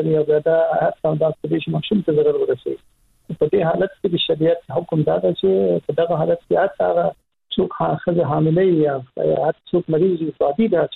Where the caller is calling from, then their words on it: Zabul, Afghanistan; د زابل وزارت شګول ول سوالی